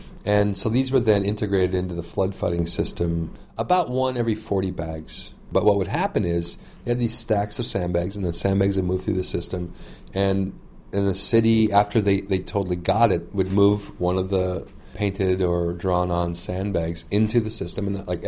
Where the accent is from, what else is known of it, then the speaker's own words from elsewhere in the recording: Fargo, North Dakota, United States; even when I grew up in Fargo, Moorhead, a flood almost every year.